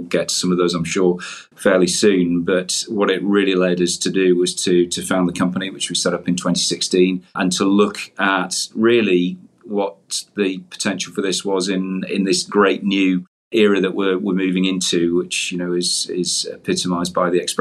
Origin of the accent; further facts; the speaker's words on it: North West England, United Kingdom; moved away as an adult; now in Canada; I'm obviously by my accent, a born and bred New Brunswicker, but originally from the northwest of the UK, and moved to Canada as a on secondment to the Canadian Army.